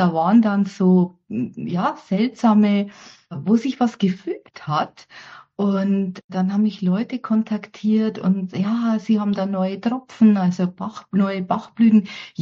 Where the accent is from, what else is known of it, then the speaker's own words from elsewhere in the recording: Bavaria, Germany; ich komme aus Bayern